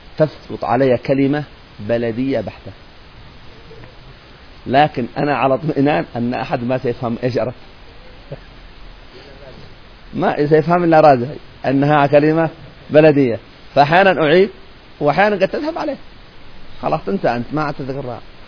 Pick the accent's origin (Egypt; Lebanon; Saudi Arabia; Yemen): Yemen; وأما عندنا في اليمن فكانت مرجع الزيدية الذي كانوا زيود زمان قبل أن يدخل عليهم الرفض.